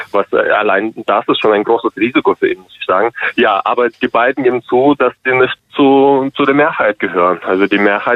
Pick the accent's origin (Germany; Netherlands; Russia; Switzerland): Germany; ich bin in Deutschland zur Schule gegangen und ich habe Geschichtsunterricht gehabt